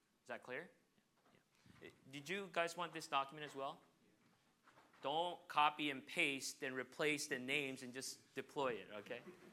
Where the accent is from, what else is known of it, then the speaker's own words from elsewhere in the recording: United States; I'm ashamed to say I haven't read the U.S. Constitution, being an American.